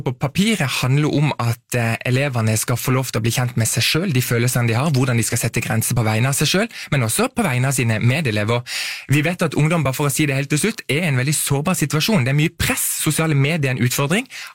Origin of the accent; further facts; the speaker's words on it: Lista, Agder, Norway; Jeg kommer fra Lista, som sagt, det er det amerikanske Lista, nettopp.